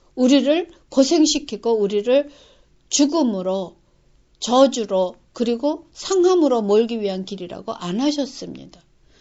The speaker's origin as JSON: {"language": "Korean", "country": "South Korea", "tie": "born or raised there", "moved": "yes", "lives_now": "United States", "said": "우리는 지금 한국에서 태어나서 한국에서 살다가 미국으로 이민 왔고 또 일본에서 지금 사는 외국인들 아니 세상에 지금 많이 각국에 퍼져 있는 우리 한국 사람들 참 많습니다."}